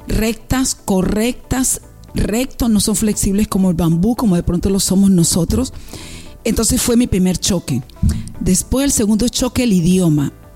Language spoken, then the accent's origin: Spanish; Colombia; moved away as an adult; now in Germany; Realmente vine de Colombia directo a Alemania.